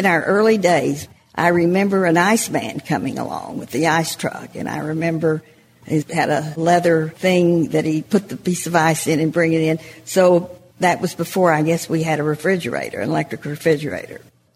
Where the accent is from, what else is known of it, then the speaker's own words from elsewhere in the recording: Vernon, Texas, United States; also born or lived in Wichita Falls / Valiant; I was born in Wichita Falls but went back to live in Valiant for a year, and then we moved to Vernon, Texas when I was a year old.